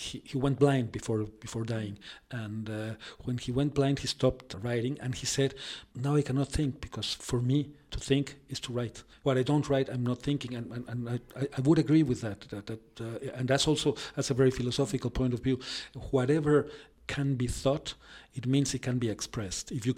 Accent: Mexico City, Mexico; I'm from Mexico, actually from Mexico City, and I've written, let's say, about 12 books

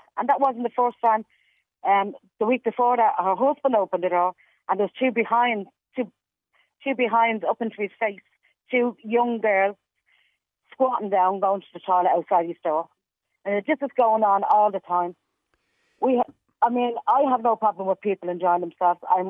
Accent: Dublin, Leinster, Ireland; I'm actually from Dublin 2. I'm not from Dublin 4.

